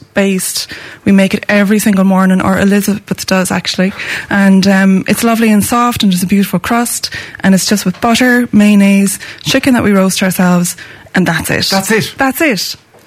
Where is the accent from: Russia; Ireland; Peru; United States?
Ireland; County Leitrim; also born or lived in Dublin; I'm from Leitrim, yeah.